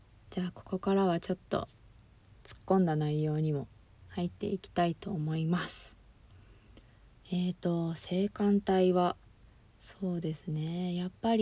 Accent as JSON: {"language": "Japanese", "region": "Fukuoka", "country": "Japan", "said": "出身は福岡出身で、まあ、今も福岡に住んでるんですけど、まあ、バリバリの博多っ子でございます。"}